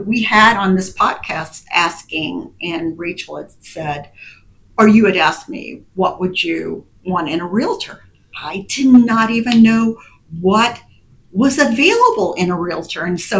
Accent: Indiana, United States; I grew up in Southern Indiana. They know I talk about it a lot. And I was like one of the few Englishmen in an Amish community.

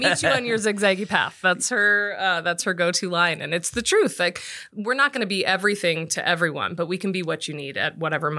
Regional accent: Los Angeles, California, United States; also born or lived in San Diego; So I grew up in Los Angeles, Pasadena area, and so diehard Dodger fan.

